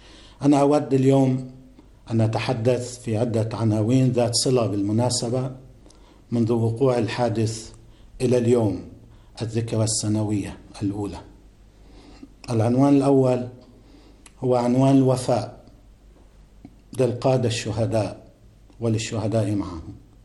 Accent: Lebanon; أيضا عندنا في لبنان وبهذه الكورونا وبلائها فقدنا أخا عزيزا

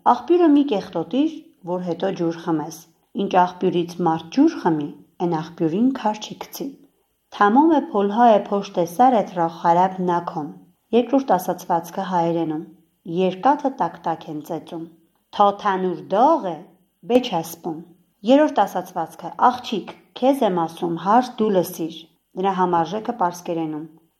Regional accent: Armenia; also born or lived in Iran; Հայաստանից, ծնվել եմ Իրանում, մեծացել եմ հայրենիքում

